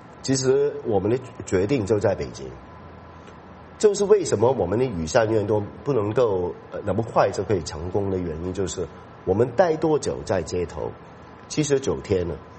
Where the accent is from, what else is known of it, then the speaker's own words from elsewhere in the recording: Hong Kong; 我们香港人很担心